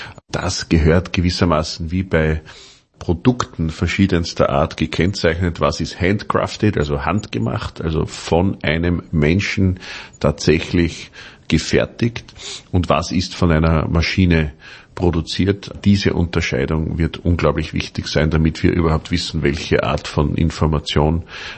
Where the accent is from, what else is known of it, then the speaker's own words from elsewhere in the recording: Austria; Auch in meinem Heimatland Österreich ist das der Fall.